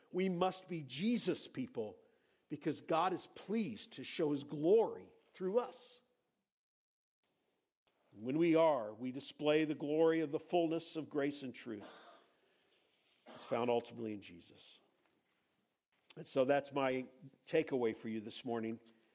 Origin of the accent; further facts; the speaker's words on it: California, United States; you know, we're from California, we're proud of our scenery, right?